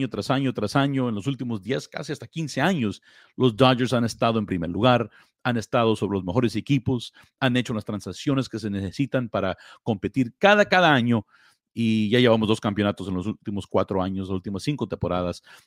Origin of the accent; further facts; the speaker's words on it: South Gate, California, United States; Soy de Los Ángeles, como muchos de ustedes. Soy un muchacho, bueno, ya no tan muchacho, ¿verdad? Ya un viejo ya. Pero aquí del Southeast Los Angeles, de la ciudad de Southgate, donde crecí como muy joven, viviendo en la ciudad de Downey.